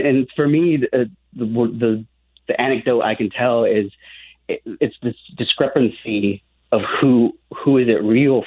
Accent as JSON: {"language": "English", "town": "West Liberty", "region": "Iowa", "country": "United States", "tie": "born or raised there", "said": "So growing up in West Liberty, it always felt so different. West Liberty is the first majority Hispanic town in Iowa."}